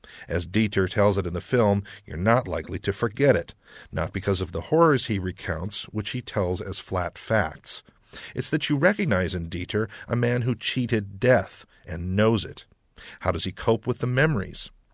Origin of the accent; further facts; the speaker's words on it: Bloomington, Indiana, United States; That Rescue Dawn is actually playing in my hometown of Bloomington is a rare opportunity not to be missed.